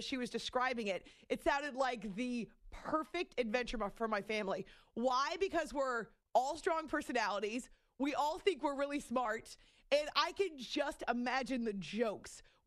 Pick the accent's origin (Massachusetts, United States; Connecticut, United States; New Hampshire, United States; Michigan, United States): New Hampshire, United States; I get a real tree because I'm from New Hampshire and fake trees are like cheating.